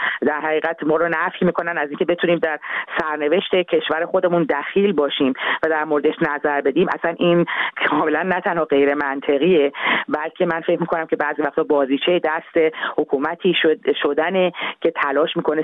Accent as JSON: {"language": "Persian", "country": "Iran", "moved": "yes", "said": "من به عنوان یک هنرمندی که در خارج از ایران هستم"}